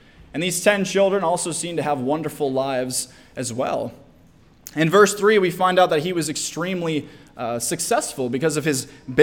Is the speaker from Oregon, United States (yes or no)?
no; Nashville, Tennessee, United States; I come from Nashville, Tennessee